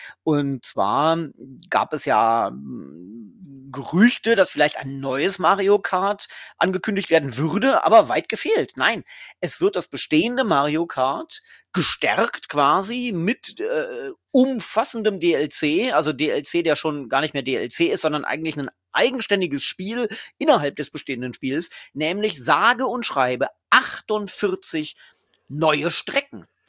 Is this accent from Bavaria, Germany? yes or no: no; Lower Saxony, Germany; also born or lived in Cologne; Ich bin Niedersachse.